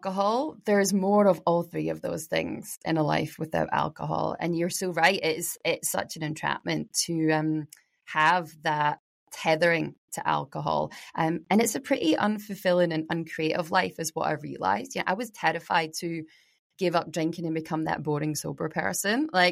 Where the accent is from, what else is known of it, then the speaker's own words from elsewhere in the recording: Glasgow, Scotland, United Kingdom; I grew up in Glasgow with a, you know, Irish Scottish family.